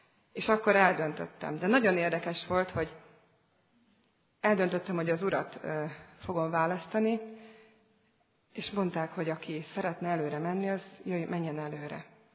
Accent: Nyíregyháza, Szabolcs-Szatmár-Bereg, Hungary; mert én Nyíregyházáról származom, elég messze van innen.

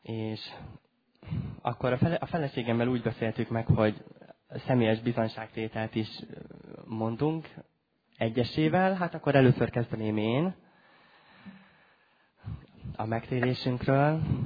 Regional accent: Debrecen, Hajdú-Bihar, Hungary; also born or lived in Germany; mi egyébként debreceniek vagyunk, feleségem is és én is.

